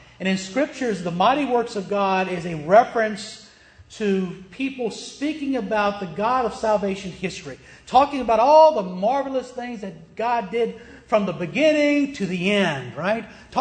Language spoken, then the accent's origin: English; the South, United States; accent: Southern; I'm from the South. And you can tell that not only can I speak English, but sometimes my Southern accent comes through. I've been working on that many, many years.